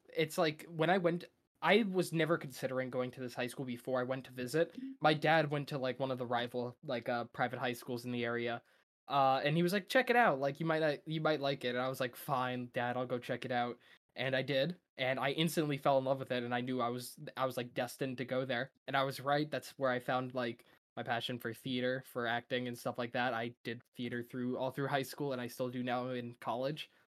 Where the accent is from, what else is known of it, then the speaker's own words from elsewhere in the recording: New Jersey, United States; So I'm from New Jersey. I kind of lived in my hometown.